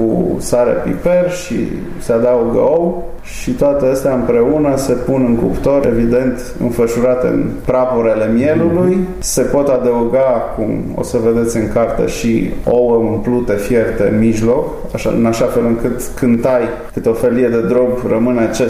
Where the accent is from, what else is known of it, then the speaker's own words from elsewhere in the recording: Transylvania, Romania; Cartea se cheamă 100 de rețete din copilăria mea în Transilvania